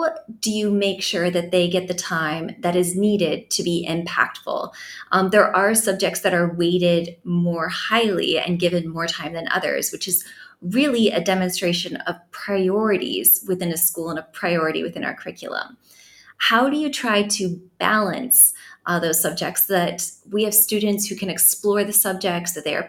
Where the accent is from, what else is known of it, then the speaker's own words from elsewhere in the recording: Ontario, Canada; As a Canadian, I grew up in Ontario